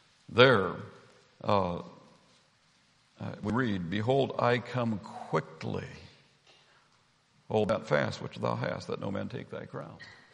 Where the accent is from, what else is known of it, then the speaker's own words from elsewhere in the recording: Illinois, United States; now in Duluth, United States; head down to central Illinois to my hometown.